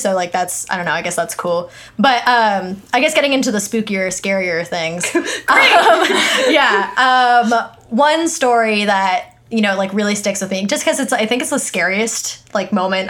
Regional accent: Palos Verdes, California, United States; I grew up in Palos Verdes, which is very like, you know, trees and a lot of green.

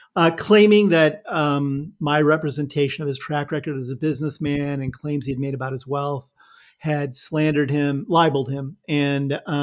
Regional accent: Illinois, United States; You know, Charlie, like you, I'm a Midwestern boy. I grew up in Northern Illinois and went to New York for grad school

